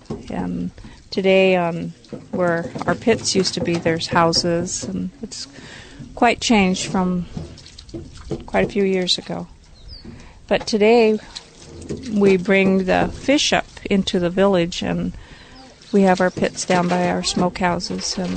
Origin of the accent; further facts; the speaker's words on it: Klukwan, Alaska, United States; I'm from Klukwan, Alaska.